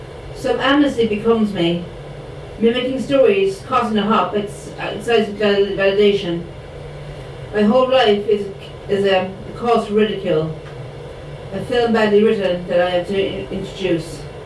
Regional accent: Munster, Ireland; Burnford is or was, it was the parish where I grew up in North Cork.

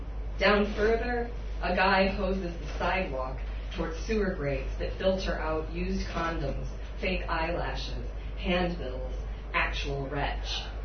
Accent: Miami, Florida, United States; But yeah, so I came from Miami, so a lot of the poems are set there.

